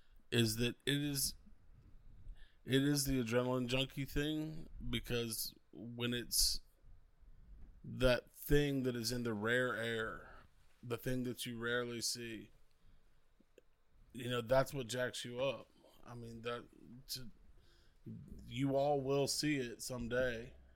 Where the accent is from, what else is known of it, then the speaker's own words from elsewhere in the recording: Alabama, United States; I'm from Alabama, not Mexico, so I've seen more bucks than I've seen permit.